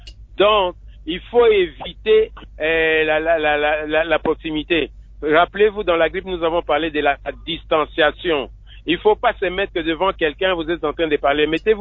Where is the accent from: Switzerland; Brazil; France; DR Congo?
DR Congo; Vous savez, nous sommes Africains, nous sommes Congolais.